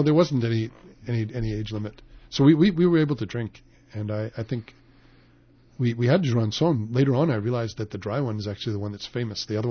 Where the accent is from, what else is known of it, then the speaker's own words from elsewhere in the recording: Missouri, United States; just like they were in my hometown in Missouri.